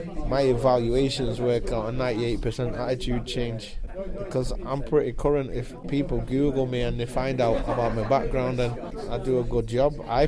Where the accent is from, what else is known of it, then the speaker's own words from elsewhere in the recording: Manchester, North West England, United Kingdom; I come from Mosside.